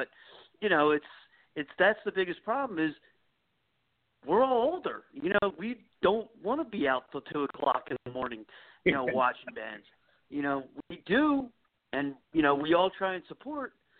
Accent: Philadelphia, Pennsylvania, United States; I grew up in Northeast Philly, where you would go to the Empire on Sunday night and your friend would play

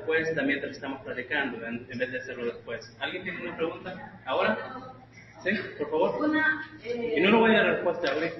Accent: United States; born there; Yo soy un abogado de New Jersey y de Nueva York. Yo soy nacido aquí, americano. Pero mis padres son de Salvador. Y ellos llegaron aquí después del conflicto en El Salvador.

